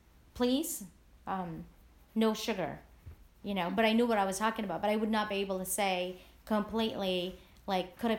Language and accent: English; Philippines; now in United States; My aunt, when we were growing up in the Philippines, we have relatives here in America that would send us Christmas packages, which we do now. My sister and I send Christmas packages to the Philippines.